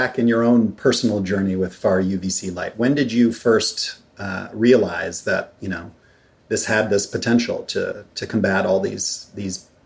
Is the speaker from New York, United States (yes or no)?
yes; New York City, New York, United States; I think my top concern as a New Yorker is the subway, which is very indoors.